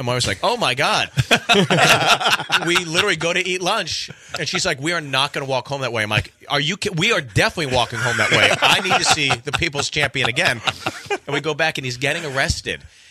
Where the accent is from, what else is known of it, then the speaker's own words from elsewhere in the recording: Pittsburgh, Pennsylvania, United States; Pittsburgh.